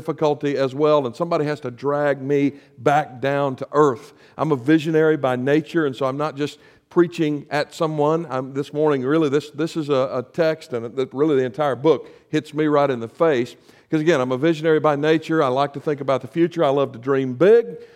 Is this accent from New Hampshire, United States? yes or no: no; South Carolina, United States; right in front of my high school in my hometown, upstate South Carolina.